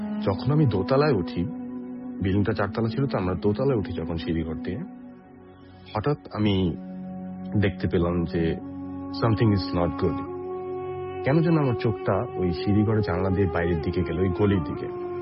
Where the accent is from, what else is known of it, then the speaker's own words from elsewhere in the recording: Dhaka, Dhaka Division, Bangladesh; moved away as an adult; now in Toronto, Canada; আমি ঢাকা থেকে অ্যাকচুয়ালি, আমি ছোট থেকে বড় হয়েছি ঢাকায়। আমি টরন্টো এসেছি 2023 তে অ্যাজ এ স্টুডেন্ট